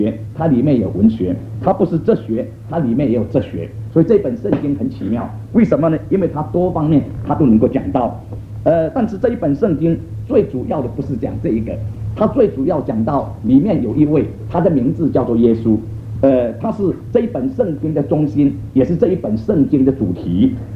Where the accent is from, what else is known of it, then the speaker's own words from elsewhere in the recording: China; 因为我们中国人常常说，你男大当娶，你这个女大当嫁